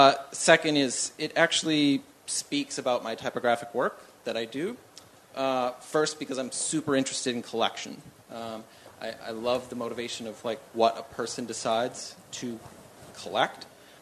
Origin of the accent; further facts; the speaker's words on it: Minnesota, United States; now in Baltimore, United States; I come from Minnesota.